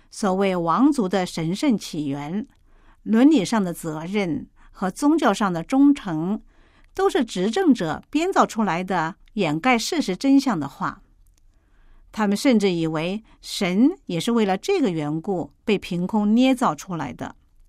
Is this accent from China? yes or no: yes; China; 自然法律这观念对我们中国人来说是极其生疏的